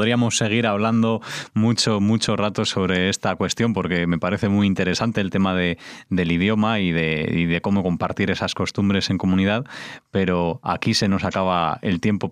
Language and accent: Spanish; Uruguay; Ah, tú eres argentino. No, soy uruguayo.